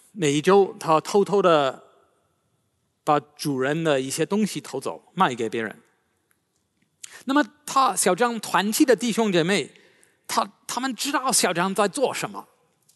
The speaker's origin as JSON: {"language": "Chinese", "country": "United Kingdom", "second_language": "Chinese", "said": "但是我们英国人觉得这个已经算寒冷的。"}